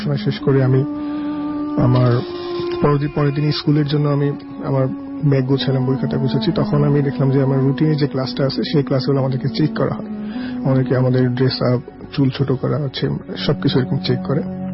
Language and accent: Bangla; Mirpur, Dhaka Division, Bangladesh; আমি মিরপুর থেকে এসেছি।